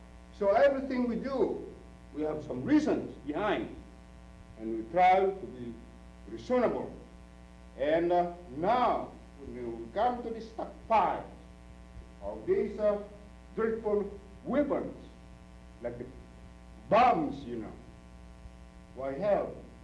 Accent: Philippines; being a Filipino with the Mexicans, putting up a union

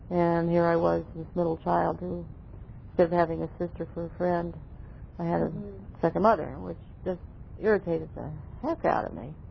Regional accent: San Francisco, California, United States; born there; I was born in San Francisco. I was born in 1932 at the height of the Depression.

